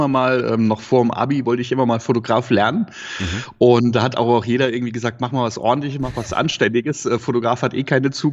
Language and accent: German; Karlsruhe, Baden-Württemberg, Germany; ich bin aus Karlsruhe.